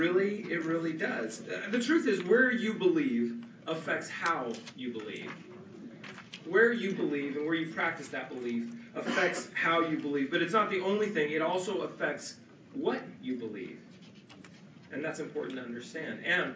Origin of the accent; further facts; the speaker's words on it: California, United States; the guy in front of me turned around and looked and said, where are you from? And I said, California.